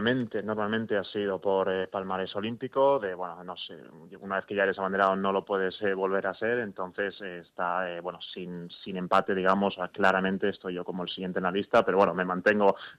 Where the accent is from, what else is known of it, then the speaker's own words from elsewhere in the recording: Balearic Islands, Spain; also born or lived in Oxford, England; Mi familia sí que es mayoritariamente inglesa, pero desde la generación de mis abuelos que ya están en Mallorca. Entonces yo me crié en Mallorca desde pequeño, me siento español.